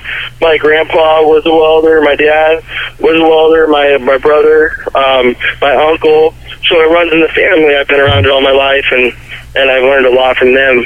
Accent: Modesto, California, United States; I grew up here in Modesto, and all my friends and family and everyone lived here in Modesto.

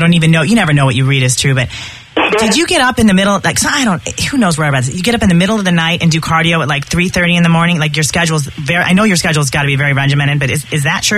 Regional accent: Michigan, United States; You know, I came from Michigan, too.

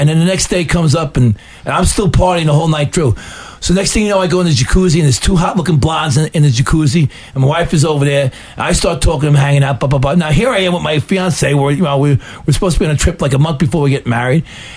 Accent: New York, United States; You know, I'm from New York.

